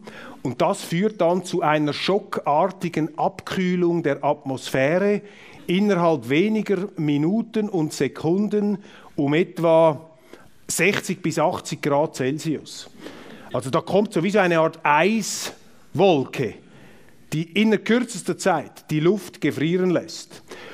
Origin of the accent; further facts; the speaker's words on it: Zurich, Switzerland; Ich bin Zürcher mit Migrationshintergrund.